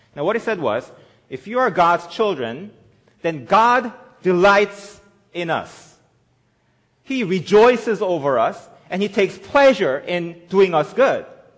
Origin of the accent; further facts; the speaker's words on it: South Korea; So I grew up in South Korea